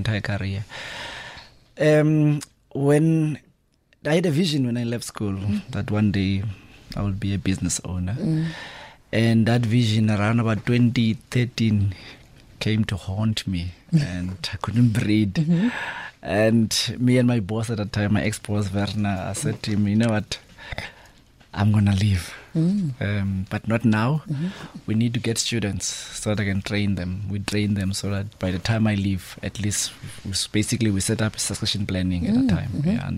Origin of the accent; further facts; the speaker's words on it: Port Elizabeth, Eastern Cape, South Africa; also born or lived in Alexandria; I'm from the Eastern Cape originally, mm-hmm. in a small rural farm called Alexandria, mm-hmm. East Coast of between Port Elizabeth and PE. I'm from that region. And then I grew up in Port Elizabeth. I studied there.